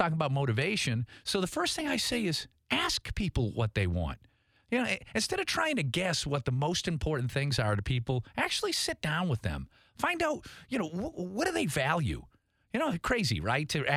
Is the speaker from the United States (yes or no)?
yes; Tewksbury, Massachusetts, United States; moved away; I grew up in Tewksbury, Massachusetts. What a great town. It's changed so much over the years since I left 35 some odd years ago.